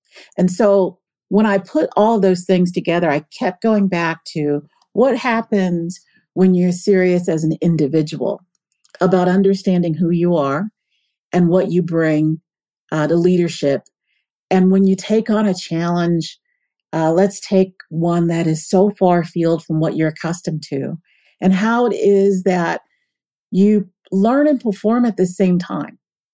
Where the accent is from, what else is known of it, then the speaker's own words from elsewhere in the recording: Meridian, Mississippi, United States; One is Meridian, Mississippi, which is my hometown. And my experience, my view, my life view is anchored, I say in the book, it's tethered to and forever will be tethered to that city.